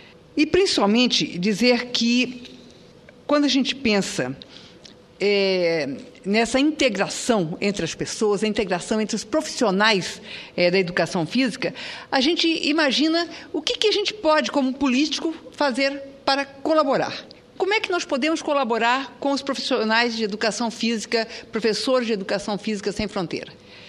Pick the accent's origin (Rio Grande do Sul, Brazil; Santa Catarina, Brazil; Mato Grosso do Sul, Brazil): Mato Grosso do Sul, Brazil; Jardim; also born or lived in Bela Vista; Eu nasci em Bela Vista, que é uma cidade fronteira com o Paraguai, e fui criada em Jardim. Então, é a minha região. Meus familiares moram em Bonito, Jardim, em uma região muito bonita de Mato Grosso do Sul.